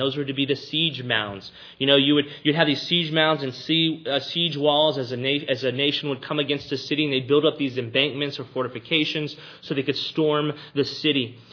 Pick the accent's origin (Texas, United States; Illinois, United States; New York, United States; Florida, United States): Texas, United States; Robstown; Now, when I was a young boy growing up in Robstown, Texas, it is safe to say that I was the uncontested king of the military diorama in my neighborhood.